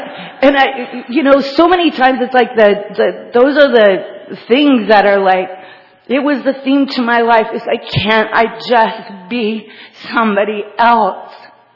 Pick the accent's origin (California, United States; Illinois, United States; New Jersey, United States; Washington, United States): Washington, United States; Bellingham; now in Florida, United States; I moved and packed my bags from Bellingham, Washington, to Florida, and it was a huge transition in my life